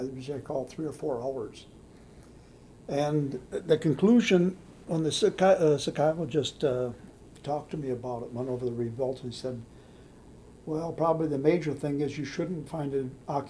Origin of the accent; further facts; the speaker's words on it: Beloit, Wisconsin, United States; and I grew up in Beloit, Wisconsin.